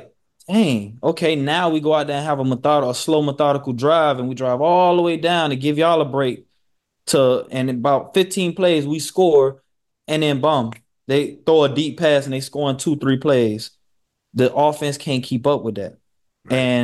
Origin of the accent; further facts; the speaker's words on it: New York, United States; I didn't even go there. I'm from New York. I'm from this part.